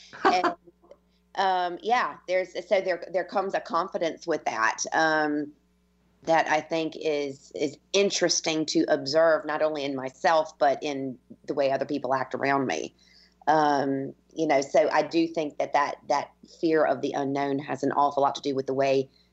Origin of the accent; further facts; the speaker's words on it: United States; moved away as an adult; now in Ireland; I've been Irish, been in Ireland for 20 years, and I'm as Irish as they come at this stage, but I am also American.